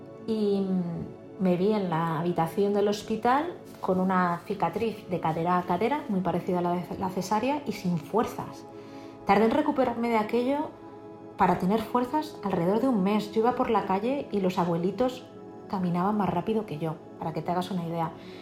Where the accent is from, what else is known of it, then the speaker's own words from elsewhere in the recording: Spain; para una periodista, y más para una periodista española, que es muy difícil conseguir